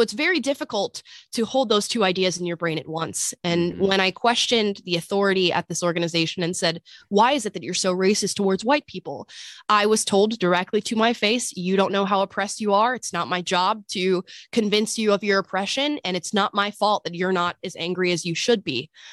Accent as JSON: {"language": "English", "region": "Florida", "country": "United States", "tie": "born or raised there", "said": "But I grew up in Florida. I was raised by a single mother of three who happens to be a radical leftist."}